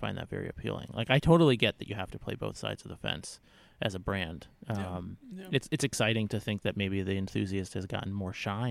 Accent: New Jersey, United States; now in New York, United States; I grew up in New Jersey. I drove as a kid. I always loved driving.

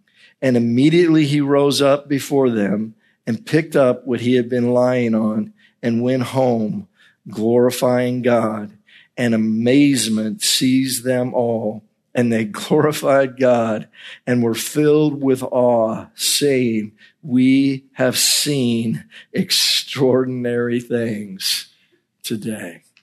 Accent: Idaho, United States; Now, as most of you know, I'm from the Northwest, and I kind of grew up being an avid hiker in the mountains of Idaho.

